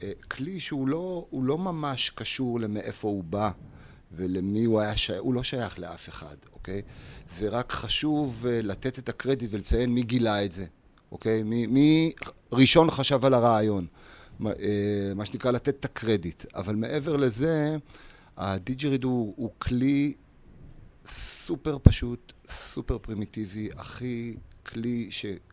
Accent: Haifa, Haifa District, Israel; now in Kfar Vitkin, Israel; חיפאי במקור. גדלתי בחיפה לשני הורים, הייתי אומר, אנשים חכמים ויצירתיים.

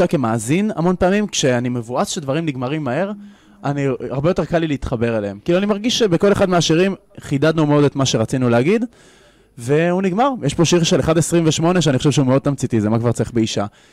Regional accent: Beit Herut, Central District, Israel; הבריכה בבית חירות, המושב שגדלתי בו.

